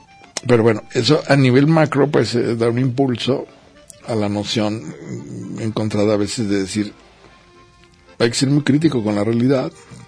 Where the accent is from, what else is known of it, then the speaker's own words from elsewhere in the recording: Mexico; todos tienen las mismas características comunes, ¿no? Como mexicanos, en fin, ciertos estratos sociales, a que pertenecemos de clases medias generalmente